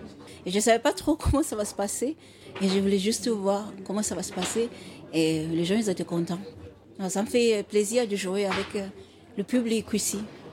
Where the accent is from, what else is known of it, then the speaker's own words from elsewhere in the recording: Cape Town, Western Cape, South Africa; first language Xhosa; French is a second language; Alors, je suis d'origine de l'Afrique du Sud. Je suis née au Cap. Je viens de là-bas. Et parfois, je chante dans ma langue maternelle, qui s'appelle le Xhosa. Ça vient de Western Cape.